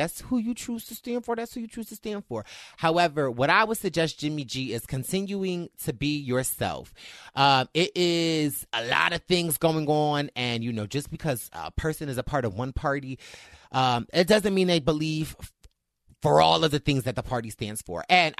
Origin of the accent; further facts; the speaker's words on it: Canada; I'm from Canada, so maybe it's a lot colder here.